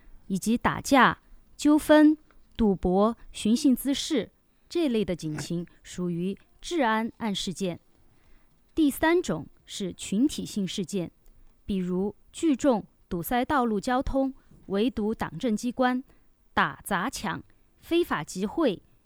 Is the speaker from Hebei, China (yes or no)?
no; Sichuan, China; 当然我们都是四川人的话